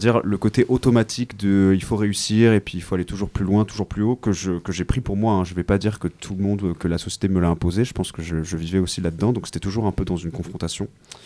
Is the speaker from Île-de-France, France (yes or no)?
yes; Paris, Île-de-France, France; born there; also born or lived in Washington / London; Moi, je suis né à Paris. J'ai vécu dans un milieu élitiste. J'ai vécu à Washington, j'ai vécu à Londres. J'étais dans un lycée qui fait la une des journaux depuis le début de la rentrée, Stanislas.